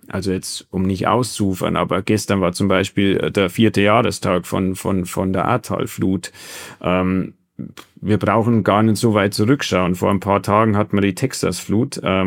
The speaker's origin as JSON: {"language": "German", "town": "Eging am See", "region": "Bavaria", "country": "Germany", "tie": "born or raised there", "also_born_or_lived": "Deggendorf", "said": "Nein, komme aus Egen am See, beziehungsweise Tannberg, also ein kleines Dorf in der Nähe sozusagen oder in der Landkreisgrenze Freiangrafenau und Passau."}